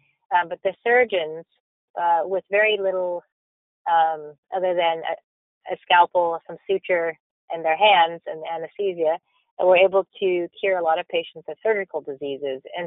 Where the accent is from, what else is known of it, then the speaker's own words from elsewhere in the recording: United States; born there; I was born in the United States, and I trained there to become a doctor.